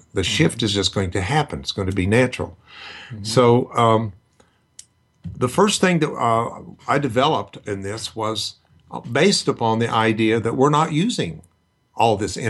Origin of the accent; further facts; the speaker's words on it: Tulsa, Oklahoma, United States; I was raised in Tulsa, Oklahoma, which was very well known for healing preachers and evangelists.